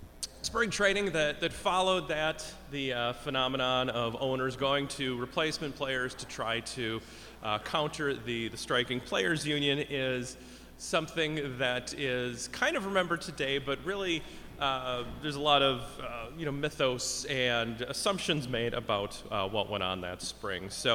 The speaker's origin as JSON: {"language": "English", "town": "Milwaukee", "region": "Wisconsin", "country": "United States", "said": "I'm from Milwaukee, from the Ken Keltner chapter"}